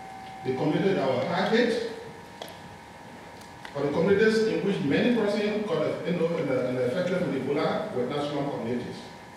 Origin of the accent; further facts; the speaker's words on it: Liberia; I want to say that I'm from Liberia. I guess I'm from Liberia. I was there when the situation started.